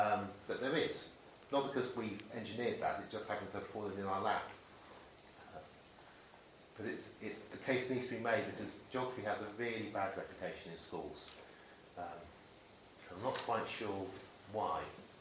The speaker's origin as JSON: {"language": "English", "town": "Oxford", "region": "South East England", "country": "United Kingdom", "tie": "born or raised there", "said": "And then growing up in Oxford, it's just really clearly a divided city, and you are your geography in this city."}